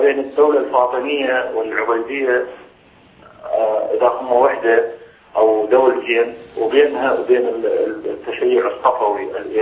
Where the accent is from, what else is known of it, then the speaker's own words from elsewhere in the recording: Iraq; طبعا إحنا من العراق، تعرفون إحنا العراق أهل السنة عانوا ما عانوا من التشيع السطوي الإيراني